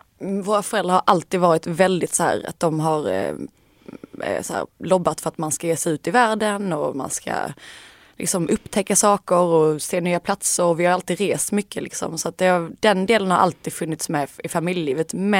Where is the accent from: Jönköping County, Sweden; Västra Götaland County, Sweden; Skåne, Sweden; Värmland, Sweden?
Skåne, Sweden; Vittskövle; Jag växte upp på en liten grusväg som heter Galoppvägen i min lilla by Vittskövle. Och sen så växte vi upp med ett lantbruk där pappa var inspektör.